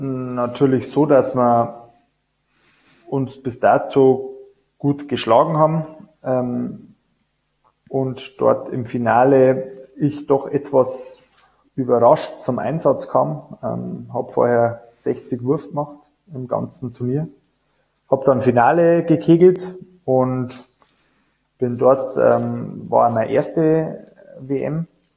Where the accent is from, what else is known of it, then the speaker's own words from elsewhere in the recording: Bavaria, Germany; ich bin ja ein gebürtiger Niederbayer.